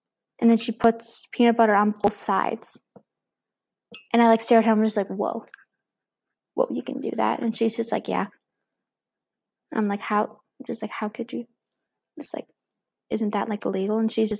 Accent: the South, United States; I say soda because I'm from the South.

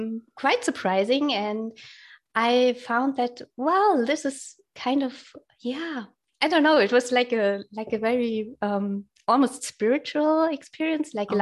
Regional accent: Germany; first language German; English is a second language; Like, English is not my native language.

